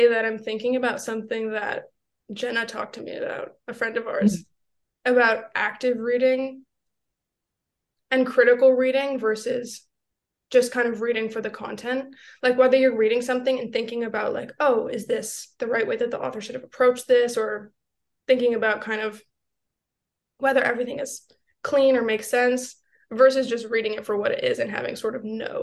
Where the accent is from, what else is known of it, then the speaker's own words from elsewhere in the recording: San Francisco, California, United States; Which is that we're both from the Bay Area.